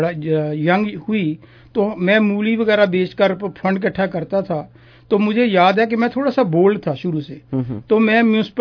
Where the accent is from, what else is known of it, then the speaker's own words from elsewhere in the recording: Barnala, Punjab, India; I belong to Barnala, वो अब district है